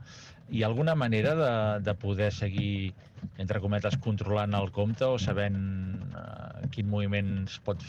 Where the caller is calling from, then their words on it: Sant Cugat del Vallès, Catalonia, Spain; de Sant Cugat.